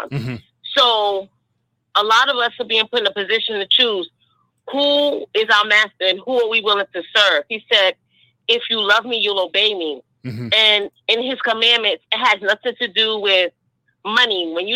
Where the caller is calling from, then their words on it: Brooklyn, New York, United States; I'm calling from Brooklyn.